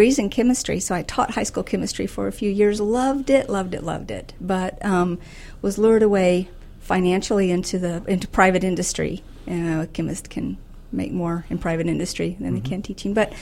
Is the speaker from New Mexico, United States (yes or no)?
yes; New Mexico, United States; I grew up in New Mexico, okay. Born and raised in New Mexico. My mom and dad and both my brothers are still there.